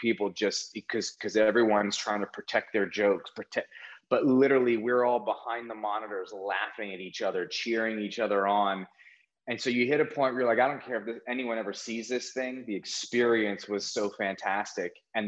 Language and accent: English; Philadelphia, Pennsylvania, United States; which, growing up in Philly, Pittsburgh is like, it's another country because you're 6 hours away in a different part of the state. They're not part of us.